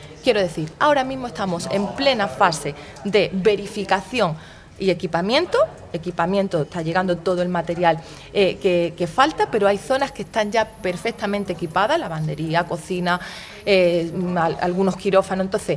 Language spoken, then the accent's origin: Spanish; Melilla, Spain; Antes de delegada del gobierno soy ciudadana melillense y lo he sido siempre.